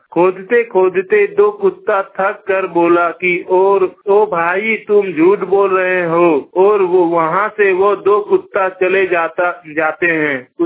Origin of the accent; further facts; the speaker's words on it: Dhanbad, Jharkhand, India; और मैं जिला धनबाद राज्य झारखंड का रहने वाला हूँ।